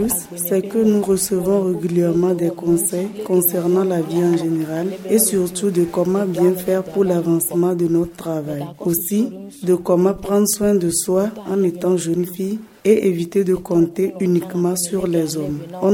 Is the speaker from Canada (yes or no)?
no; Kara, Togo; Je viens de Kara et j'ai d'abord séjourné à Tovegan chez mon oncle.